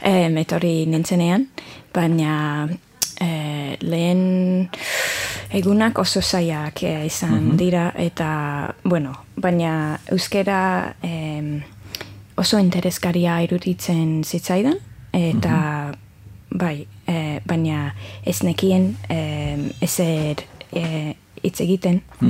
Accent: Middlesbrough, North East England, United Kingdom; Basque is a second language; moved away as an adult; now in Bilbao, Spain; Ni Ingalaterrakoa naiz, Middlesbroughkoa, Iberaldekoa, Newcastlearen ondoan, dago nire eria. Eta, bueno, duela 6 edo 7 urte, tori nintzen Bilbora, lanagatik, eta, bueno, gaur egun hemen nago.

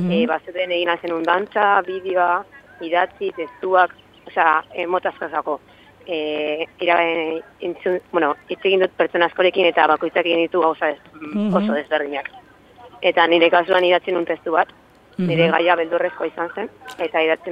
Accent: Bilbao, Basque Country, Spain; Ni Bilbokoa naiz

